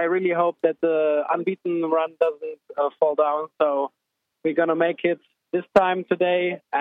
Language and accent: English; Leverkusen, North Rhine-Westphalia, Germany; No, I'm actually from Leverkusen, and we travelled this morning by plane from Cologne early in the morning.